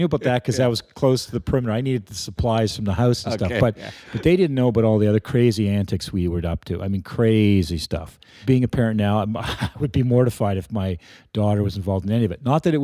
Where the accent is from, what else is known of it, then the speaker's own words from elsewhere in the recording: Montreal, Quebec, Canada; also born or lived in Vancouver; No, we lived in Vancouver from, I was born in 61. And we moved the centennial year, we moved to Montreal when the big 100-year anniversary